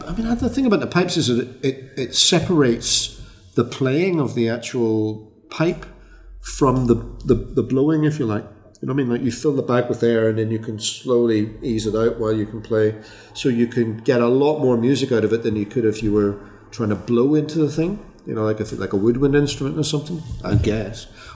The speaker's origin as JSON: {"language": "English", "region": "Northern Ireland", "country": "United Kingdom", "said": "Well, I'm Irish, remember, so I'm not..."}